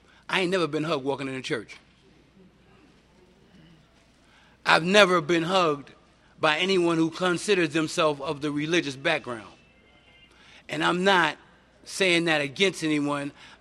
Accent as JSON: {"language": "English", "town": "New York City", "region": "New York", "country": "United States", "tie": "born or raised there", "said": "I was born and raised in Harlem."}